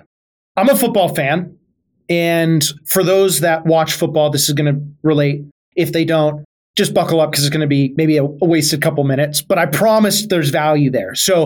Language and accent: English; Tacoma, Washington, United States; I'm from Tacoma, Washington. Seattle Seahawks are 45 minutes away.